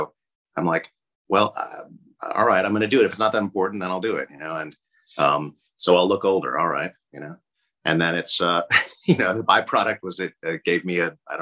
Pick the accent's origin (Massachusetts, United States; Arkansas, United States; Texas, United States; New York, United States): Massachusetts, United States; Boston; I grew up on the East Coast. I grew up in Boston, and there they don't have as good a community college system at all.